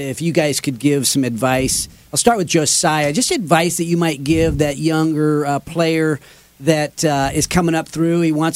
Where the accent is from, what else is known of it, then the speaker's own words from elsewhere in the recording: Sacramento, California, United States; I am grateful for my hometown of Sacramento. It is a tremendous place to there's great people here in Sacramento.